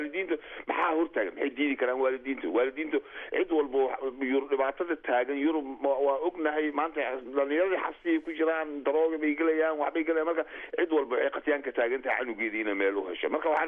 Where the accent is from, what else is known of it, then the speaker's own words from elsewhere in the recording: Kismayo, Lower Juba, Somalia; Kismaayo waa magaaladeyda anigu.